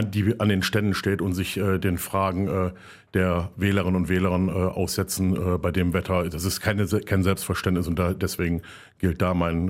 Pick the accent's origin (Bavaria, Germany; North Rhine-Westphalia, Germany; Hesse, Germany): North Rhine-Westphalia, Germany; Solingen; Ich bin halt im Bergischen Land groß geworden. Ich bin hier geboren. Ich bin auch, bin in Solingen geboren.